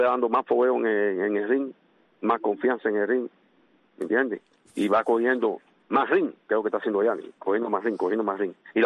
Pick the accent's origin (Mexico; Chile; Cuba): Cuba; now in United States; soy cubano de corazón, pero también soy americano cubano.